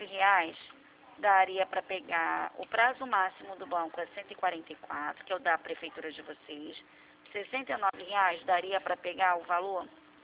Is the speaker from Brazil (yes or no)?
yes; Rio de Janeiro, Brazil; eu sou do Rio de Janeiro, da Presidente Vargas, do centro do Rio de Janeiro.